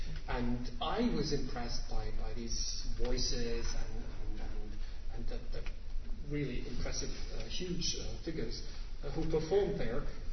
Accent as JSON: {"language": "English", "town": "Munich", "region": "Bavaria", "country": "Germany", "tie": "born or raised there", "second_language": "English", "said": "So I grew up in Munich. I spent 24 years of my life in Munich."}